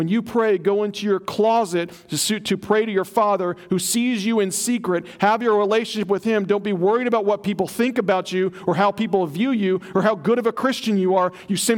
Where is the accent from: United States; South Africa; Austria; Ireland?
Ireland; I'm just an Irishman.